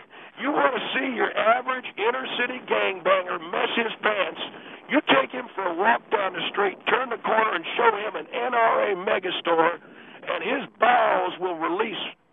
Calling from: Lancaster, California, United States; I'm calling you from Lancaster, California. I'm a cabinet maker.

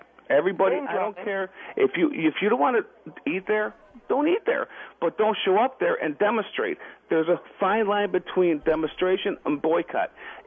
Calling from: Buffalo, New York, United States; I'm calling from Buffalo, New York. We don't have any near there.

